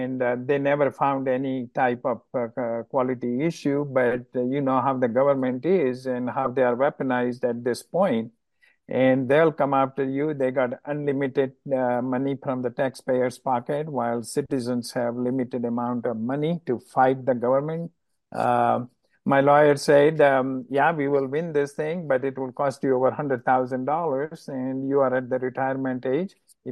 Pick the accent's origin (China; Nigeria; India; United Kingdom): India; moved away as an adult; now in United States; I am an immigrant from India, came legally.